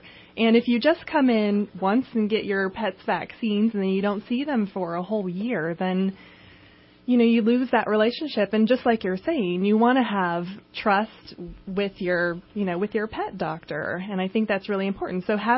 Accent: Fair Oaks, California, United States; Fair Oaks.

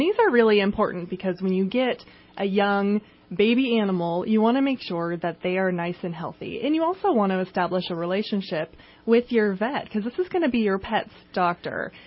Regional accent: Fair Oaks, California, United States; Fair Oaks.

